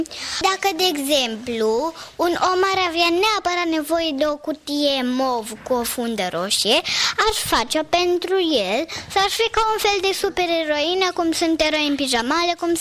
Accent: Romania; dar chiar dacă sunt român, cânt muzică moldovenească.

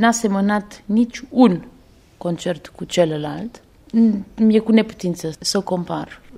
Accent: Romania; Sunt româncă mititică

